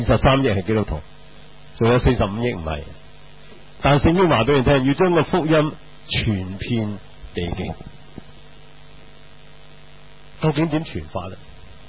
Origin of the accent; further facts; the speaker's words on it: China; 我哋中国人就因为点解暂时冇雪柜啊嘛